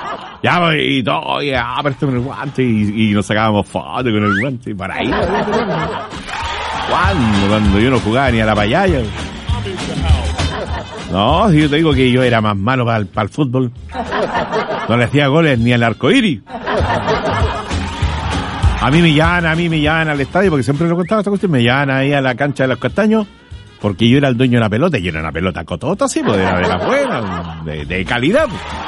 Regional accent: Venezuela; porque obviamente somos venezolanos.

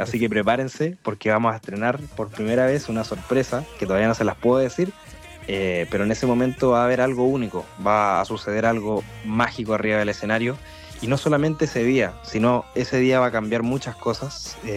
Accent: Concepción, Biobío, Chile; y siendo penquista

